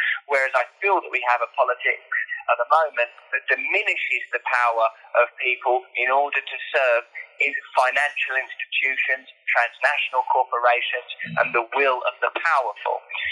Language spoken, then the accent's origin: English; East of England, United Kingdom; And I suppose I'm from Essex, so they probably speak better English than me as well.